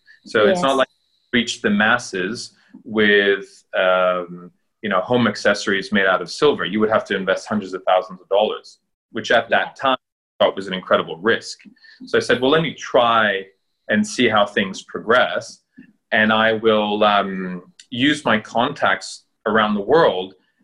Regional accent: Italy; growing up in Italy, fashion is very apparent.

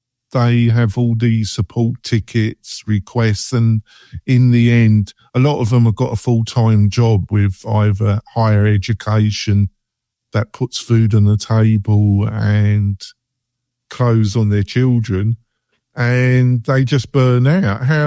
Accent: England, United Kingdom; I am in my way, but I'm from England, obviously

